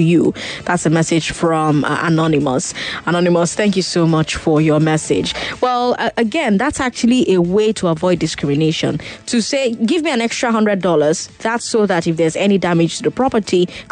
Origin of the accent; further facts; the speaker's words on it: Odukbani, Cross River, Nigeria; I told him I'm from Odukbani in Cross River State.